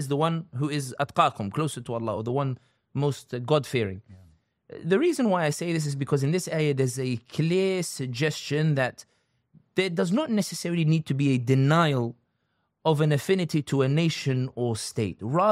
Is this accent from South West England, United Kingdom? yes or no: no; Wembley, London, United Kingdom; I was born and raised in London, born and raised in Wembley.